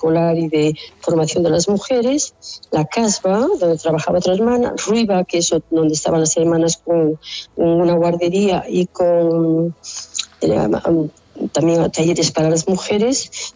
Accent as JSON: {"language": "Spanish", "town": "Barrientos", "region": "Castile and León", "country": "Spain", "moved": "as an adult", "lives_now": "Algeria", "said": "Estoy y vivo aquí desde hace 53 años. Soy de León, de un pueblecito de León, Barrientos. Y estoy aquí compartiendo la vida con los hermanos musulmanes."}